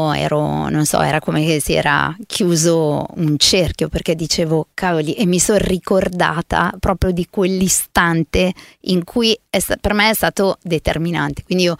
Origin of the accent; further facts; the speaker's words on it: Milan, Lombardy, Italy; born there; also born or lived in Marittima; io sono nata a Milano, mi sento di Marittima, perché si chiama Marittima il posto, che è un paese piccolissimo, frazione di Diso